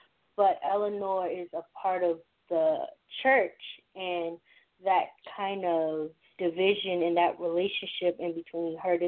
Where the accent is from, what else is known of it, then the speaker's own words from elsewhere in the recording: Baltimore, Maryland, United States; also born or lived in Howard County; I moved from Baltimore to Baltimore County to Howard County.